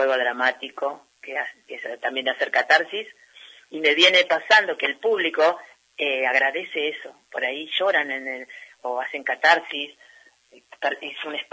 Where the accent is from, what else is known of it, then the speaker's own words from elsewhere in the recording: Mar del Plata, Buenos Aires Province, Argentina; que no son Mar del Plata, yo soy de Mar del Plata.